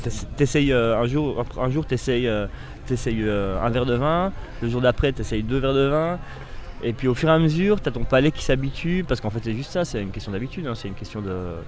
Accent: Belgium; étant donné que je viens de Belgique, je suis belge.

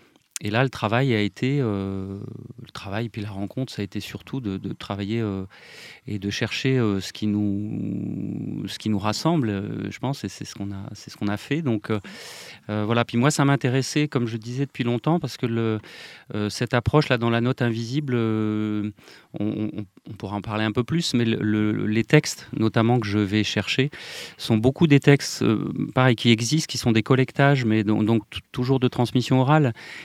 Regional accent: Hauts-de-France, France; now in Drôme, France; je réside dans la Drôme comme Michel et dans le Diwa également depuis 3 ans, et sinon je suis originaire du Nord, donc j'ai fait une petite descente vers le Sud mais il y a déjà une vingtaine d'années.

